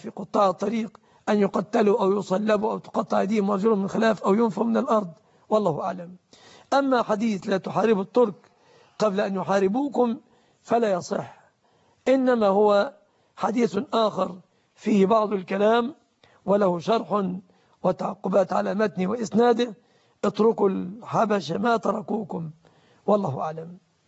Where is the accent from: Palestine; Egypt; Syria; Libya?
Egypt; بلادنا مصر